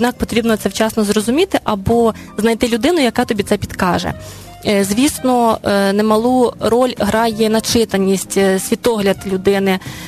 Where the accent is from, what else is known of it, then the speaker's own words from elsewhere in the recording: Vinnytsia Oblast, Ukraine; я виросла в селі у Вінницькій області